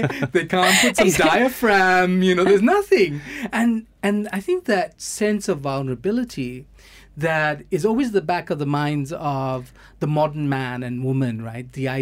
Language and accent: English; Singapore; I grew up in Singapore